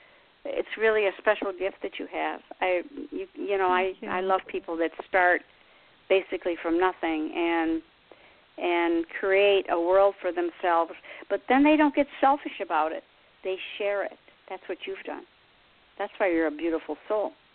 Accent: United States; You know, I'm just from the United States, not just

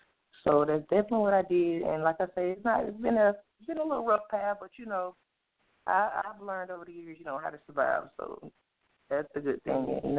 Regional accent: Valdosta, Georgia, United States; also born or lived in Atlanta, Georgia; I'm from a little town by the name of Valdosta, Georgia. It's right before you get to the Florida line. So, yeah. But I grew up partly in Valdosta, and I moved up here to Atlanta and graduated from high school.

